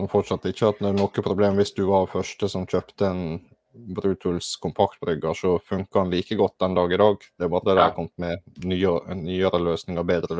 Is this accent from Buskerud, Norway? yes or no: no; Møre og Romsdal, Norway; Så som sunnmøring så må man tenke økonomisk når man skal ut på tur.